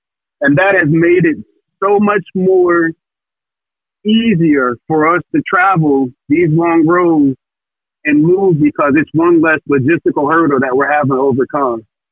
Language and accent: English; Fayetteville, North Carolina, United States; Fayetteville, North Carolina is my hometown. My dad's hometown, where we're from, is Mount Bayou, Mississippi.